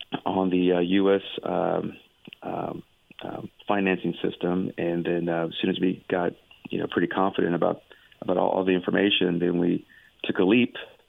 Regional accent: Houston, Texas, United States; But I was born and raised in Houston, Texas.

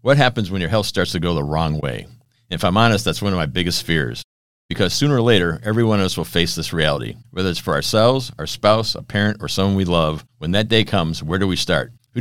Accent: Northeast, United States; I grew up in the Northeast, so I know there's winters

